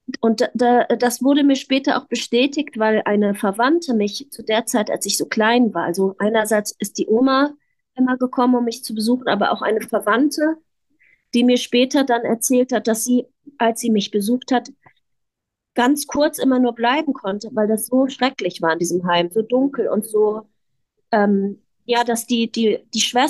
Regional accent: Hanover, Lower Saxony, Germany; born there; bin ich auch in meine Geburtsstadt Hannover gefahren

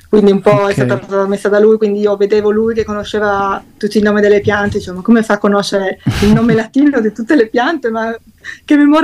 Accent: Rivoli, Piedmont, Italy; Io sono di Rivoli, proprio lì intorno, okay. Un po' vicino a Torino.

